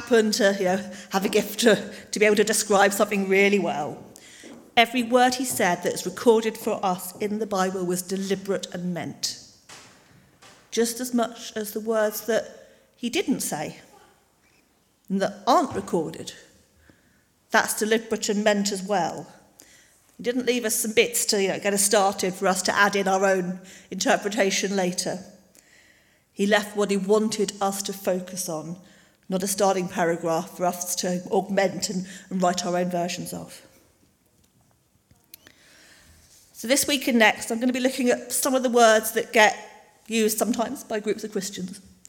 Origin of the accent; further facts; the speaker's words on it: Cambridge, East of England, United Kingdom; born there; now in Stroud, United Kingdom; The official paperwork says, you know, I was born in Cambridge. I was married in Coventry. I live in Stroud.